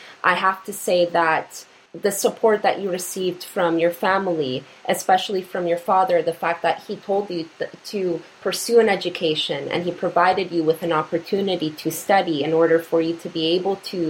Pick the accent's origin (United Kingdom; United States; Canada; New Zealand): Canada; born there; I was born in Canada. However, my background is Polish. Both of my parents came from Poland and were immigrants here.